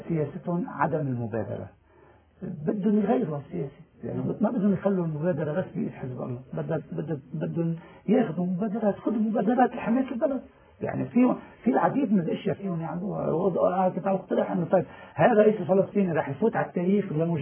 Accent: Lebanon; أنا اليوم ما بقول شيعي أنا لبناني انتقلت من شيعيتي للبنانيتي وهذا شيء بفتخر فيه

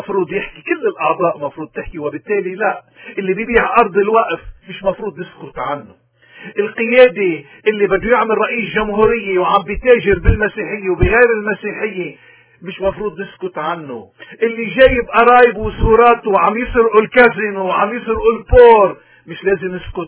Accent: Lebanon; أنتوا يا لبنانيين، نحن يا لبنانيين

